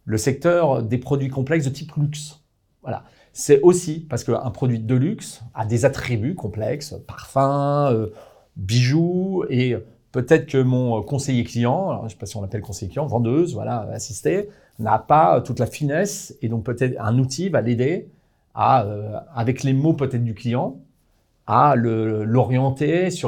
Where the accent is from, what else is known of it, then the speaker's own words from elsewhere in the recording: Auvergne-Rhône-Alpes, France; je suis savoyard, donc je peux le dire